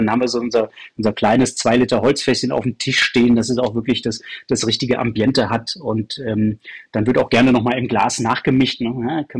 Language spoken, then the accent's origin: German; Aachen, North Rhine-Westphalia, Germany